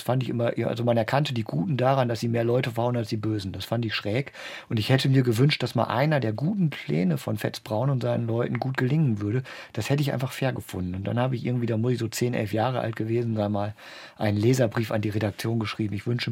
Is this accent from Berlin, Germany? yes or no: no; Emden, Lower Saxony, Germany; Ja, das habe ich ja selber als Kind gar nicht gemerkt. Ich habe das erst gemerkt auf der weiterführenden Schule, dass irgendwie alle, Transvaal.